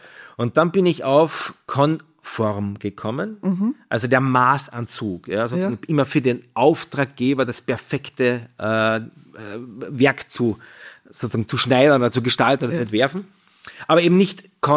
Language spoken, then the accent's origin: German; Bad Kleinkirchheim, Carinthia, Austria; Ich bin ursprünglich ein Bergbub aus Bad Lenkirchheim, bin aufgewachsen in den Bergen